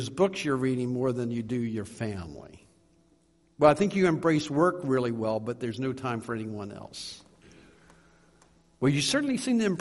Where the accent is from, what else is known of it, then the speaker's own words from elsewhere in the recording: Pennsylvania, United States; and I was from Pennsylvania.